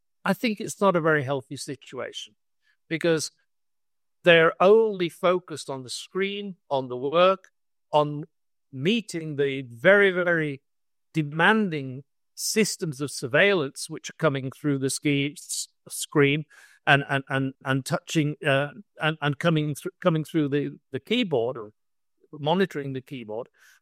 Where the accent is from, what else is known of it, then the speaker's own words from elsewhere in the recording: Yorkshire and the Humber, United Kingdom; I grew up in the West Yorkshire, the West Riding of Yorkshire, which was the heart of the Industrial Revolution.